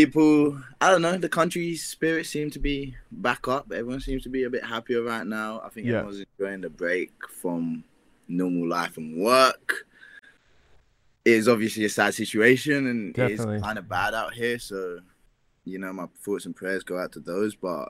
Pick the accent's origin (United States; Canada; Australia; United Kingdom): United Kingdom; London; I was born and raised in East London